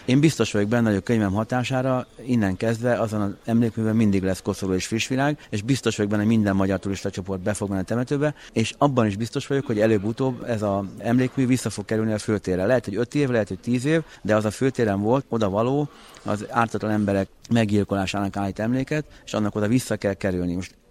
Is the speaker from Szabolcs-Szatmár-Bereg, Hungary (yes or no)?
yes; Tiszadada, Szabolcs-Szatmár-Bereg, Hungary; born there; én egy Tiszadada nevű kisfaluban születtem, egy Tiszaparton.